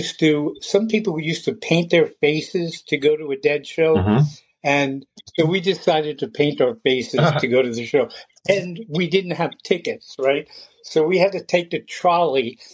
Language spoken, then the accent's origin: English; New Jersey, United States; moved away as an adult; No, I'm originally from New Jersey.